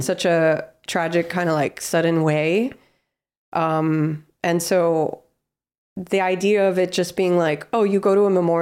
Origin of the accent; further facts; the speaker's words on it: Miami, Florida, United States; Like sometimes when I tell stories about growing up in Miami, things that happen, my friends are looking at me like, what?